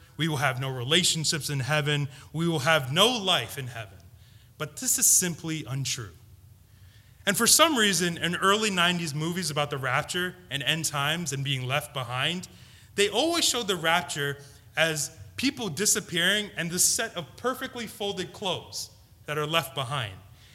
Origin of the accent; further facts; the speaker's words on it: Philadelphia, Pennsylvania, United States; I was born and raised in Philly.